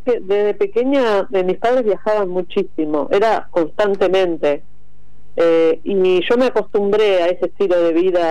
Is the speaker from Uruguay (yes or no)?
yes; Rivera, Uruguay; born there; Yo nací en Rivera.